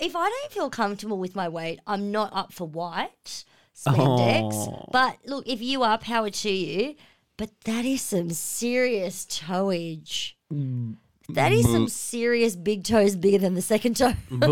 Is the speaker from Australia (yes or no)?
yes; Australia; She gave your son an Aussie name, which as an Aussie, that's a bad name.